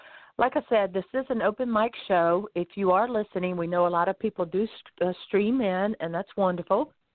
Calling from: Lighthouse Point, Florida, United States

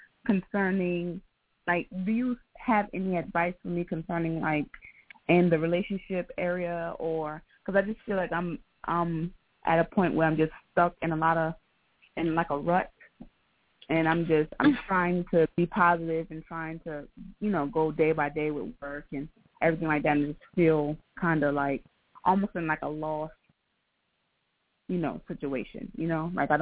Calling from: South Carolina, United States; I'm calling from South Carolina.

